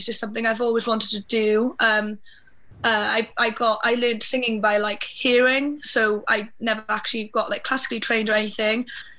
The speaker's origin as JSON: {"language": "English", "town": "Ferndale", "region": "Wales", "country": "United Kingdom", "said": "so I'm from the South Wales Valleys in Ferndale."}